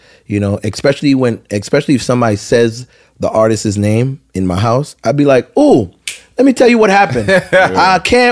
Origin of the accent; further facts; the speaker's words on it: St. Thomas, U.S. Virgin Islands; yo, I'm from St. Thomas and I'm kind of awkward.